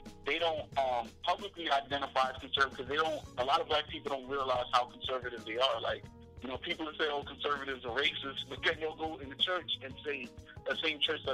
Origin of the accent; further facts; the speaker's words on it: New York, United States; I'm technically a registered Republican, but that's more based on where I live because I'm from New York.